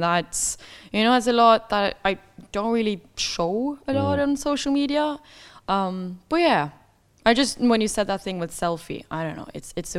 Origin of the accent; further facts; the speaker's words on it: Ålesund, Møre og Romsdal, Norway; There's this place 1.5 hours from my hometown, Ålesund.